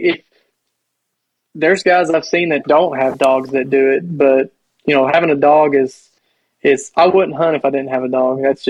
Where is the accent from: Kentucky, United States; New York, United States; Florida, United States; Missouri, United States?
Kentucky, United States; like I'm from Kentucky, so I don't know how that affects you guys